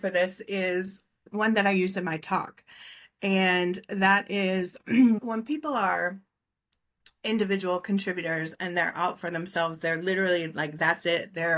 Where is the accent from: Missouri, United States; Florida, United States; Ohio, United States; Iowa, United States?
Iowa, United States; now in California, United States; I'm actually from Iowa, but I live in California.